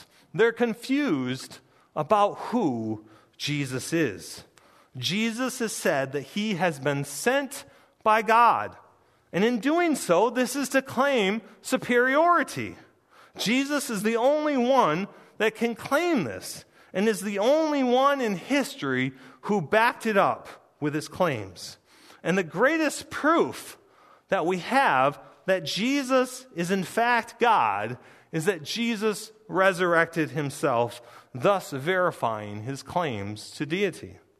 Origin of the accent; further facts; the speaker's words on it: Granville, Michigan, United States; But I probably would tell you Plainwell. I probably wouldn't tell you that I grew up in Granville.